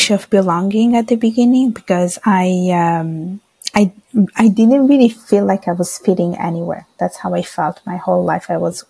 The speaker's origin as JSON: {"language": "English", "region": "northern Italy", "country": "Italy", "tie": "born or raised there", "said": "I was born and raised in Italy. I was born in the south of Italy. And then we used to move around a lot throughout the whole Italy. So I did a little bit in the south of Italy and the rest of my life in the north. And my parents are from Bangladesh."}